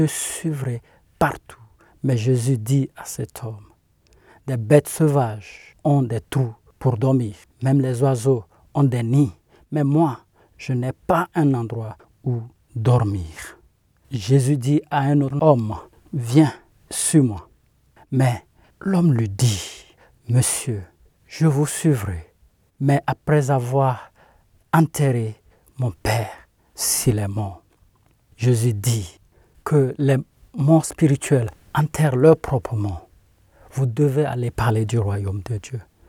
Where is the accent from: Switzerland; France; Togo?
Togo; je suis originaire du Togo.